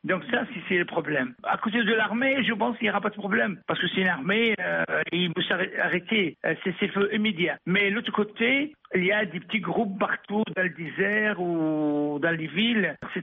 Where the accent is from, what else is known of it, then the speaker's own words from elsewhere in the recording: Benghazi, Libya; Le côté de l'Est de la Libye, moi je suis à Albeida. Vous m'avez téléphoné, je suis à Albeida actuellement. Mais je suis de Benghazi.